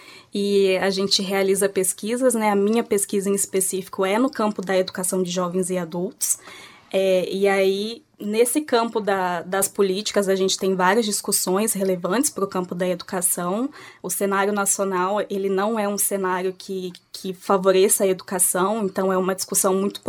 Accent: Londrina, Paraná, Brazil; sou de Londrina, isso mesmo, sou aqui de Londrina, nasci aqui, vivi a vida toda aqui e sempre foi um sonho vir para a UEL, né, eu sempre morei aqui perto

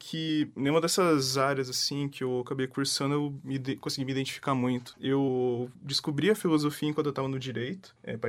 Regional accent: Londrina, Paraná, Brazil; Sim, sou daqui de Londrina, nascido e criado.

